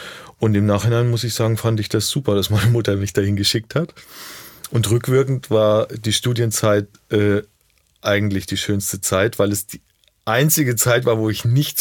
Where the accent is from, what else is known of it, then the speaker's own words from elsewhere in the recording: Rhön, Germany; Ja, also ich komme aus der Rhön, bin da geboren. Die Rhön ist ist mitten in Deutschland und eine Region, die wenig Leute kennen.